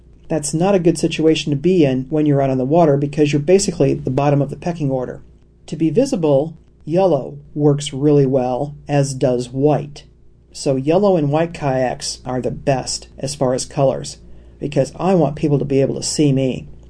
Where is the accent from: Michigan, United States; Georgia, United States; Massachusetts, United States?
Michigan, United States; I found a place that sells rivets back in my home state of Michigan